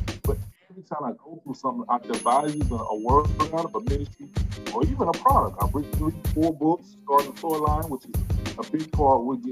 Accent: Chicago, Illinois, United States; growing up in Chicago Project, you know, if you wasn't a rapper, if you wasn't selling dope, if you wasn't a sports person, you know, you was a punk.

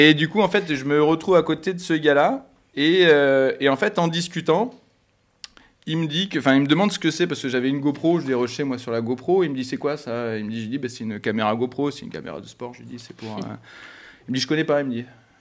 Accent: Bordeaux, Nouvelle-Aquitaine, France; on était dans le sud de la France à cette époque-là, moi, je suis de Bordeaux

